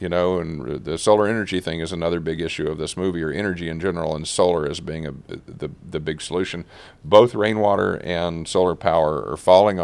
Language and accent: English; Texas, United States; is now the leader in wind power production, me being a Texan.